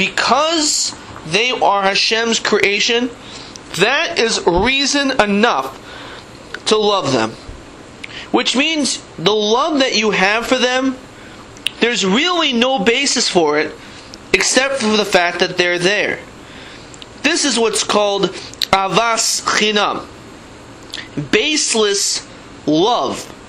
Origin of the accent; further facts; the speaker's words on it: New London, Connecticut, United States; As a child growing up in New London, Connecticut, I saw much more avas chinam than sinas chinam.